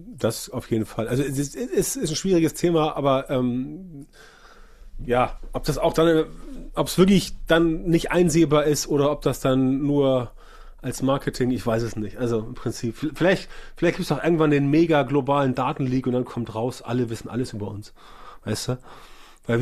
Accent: Hamburg, Germany; wenn ich nicht in Hamburg geblieben wäre, weil ich komme ja aus der Region hier

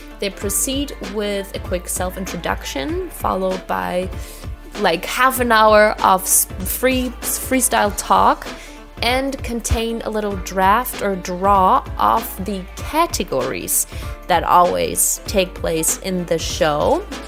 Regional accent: Germany; English is a second language; I am from Germany

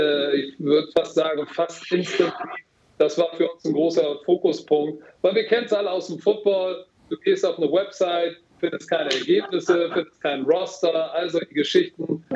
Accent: Hamburg, Germany; Noch davor in meiner Kindheit bin ich in St. Pauli Altona aufgewachsen

